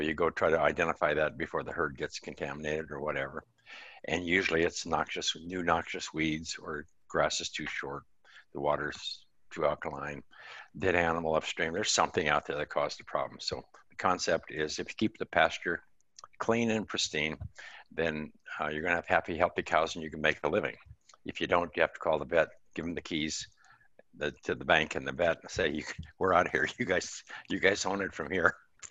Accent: Montana, United States; Well, I was raised in Montana and grew up kind of as a cowboy.

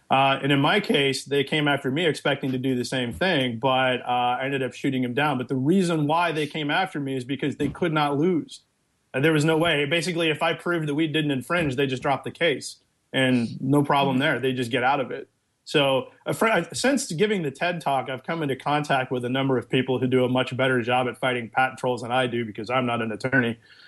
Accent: Kentucky, United States; So my problem is I'm from Kentucky and I just don't like writing people checks for legalized extortion.

